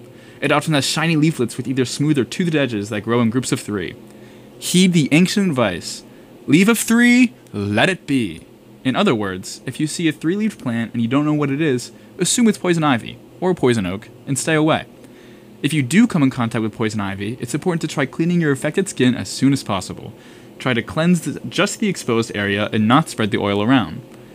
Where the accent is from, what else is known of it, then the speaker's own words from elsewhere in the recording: South Carolina, United States; I'm from South Carolina. That's my southern roots showing through right there.